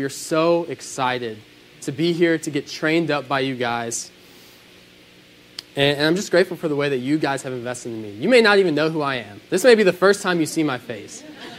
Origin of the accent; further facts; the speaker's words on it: Chicago, Illinois, United States; also born or lived in St. Louis, United States; I was born in St. Louis shortly after my parents moved back to Chicago, where I was raised.